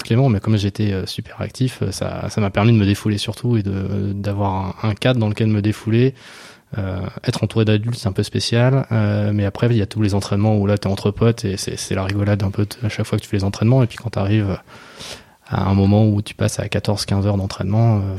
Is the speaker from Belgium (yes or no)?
no; Paris, Île-de-France, France; je suis parisien. Donc j'ai bientôt 40 ans. Je suis rentré dans ma 40e année.